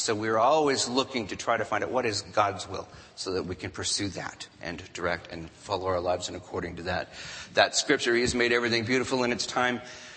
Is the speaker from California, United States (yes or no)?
yes; California, United States; It is not the people who controlled it in the Charlie Brown era that I grew up in the California public school system.